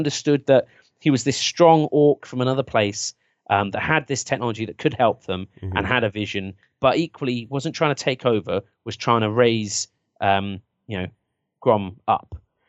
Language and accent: English; England, United Kingdom; It's kind of like me as an English guy wanting to try and get the empire back together.